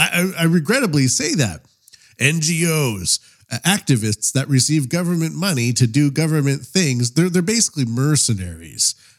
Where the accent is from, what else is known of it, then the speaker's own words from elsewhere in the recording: Canada; now in Japan; I am a Canadian living in Japan.